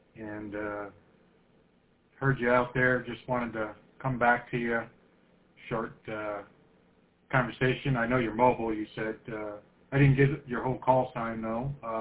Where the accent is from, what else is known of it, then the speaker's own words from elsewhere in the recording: Fenton, United States; now in Illinois, United States; I grew up in Fenton. I live in Illinois now